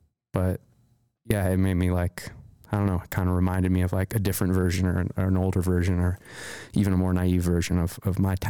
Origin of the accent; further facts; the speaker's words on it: Telluride, Colorado, United States; I grew up in Telluride, Colorado, so only about 70 miles as the crow flies to the other side of San Juan's